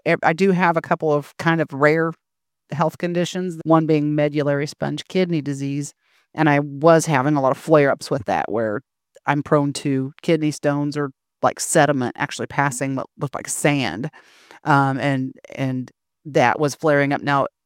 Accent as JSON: {"language": "English", "region": "Indiana", "country": "United States", "said": "Well, I am from Indiana. I'll be turning 50 in August"}